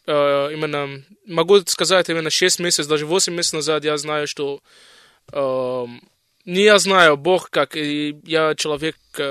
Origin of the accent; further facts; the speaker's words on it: Cairo, Cairo Governorate, Egypt; Russian is a second language; now in Tomsk, Russia; я студент Сибирского медицинского университета, почти 18 месяцев здесь, в Томске, и я из Египта, из Каир родом.